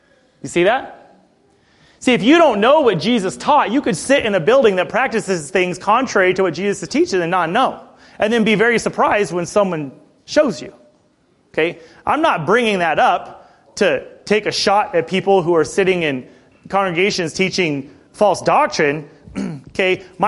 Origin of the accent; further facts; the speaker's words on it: Ireland; I'm Irish. I was born to be confrontational.